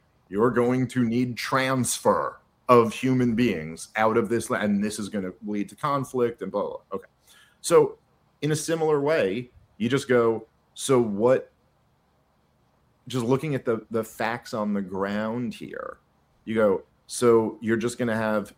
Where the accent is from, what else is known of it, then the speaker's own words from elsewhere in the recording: New York City, New York, United States; I'm a Jew from New York City.